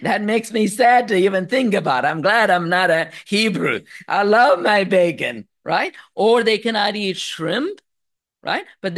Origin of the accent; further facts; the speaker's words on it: India; born there; In my case, for example, I would say I'm an Indian by birth.